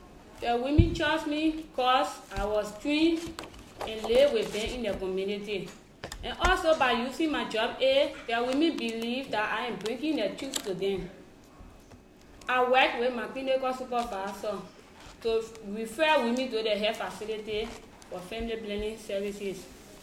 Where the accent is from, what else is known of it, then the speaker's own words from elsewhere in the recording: River Cess County, Liberia; I'm from Rosas County in Liberia. I am a community health worker. I live in a far off community